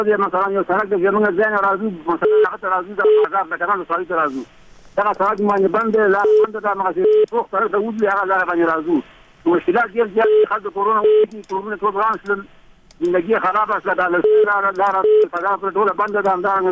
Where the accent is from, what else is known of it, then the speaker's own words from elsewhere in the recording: Kandahar, Afghanistan; زه اورم کښې د کندهار ولایت یم،